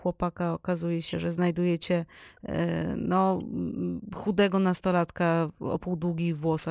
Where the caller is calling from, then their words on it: Kościerzyna, Pomeranian Voivodeship, Poland; Z Kościerzyny.